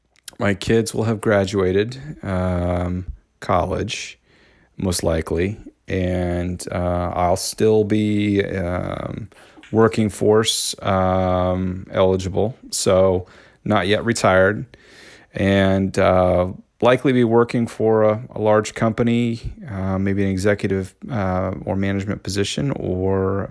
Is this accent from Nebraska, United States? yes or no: yes; Lincoln, Nebraska, United States; now in Springdale, United States; I grew up in Lincoln, Nebraska, went to school at the University of Nebraska.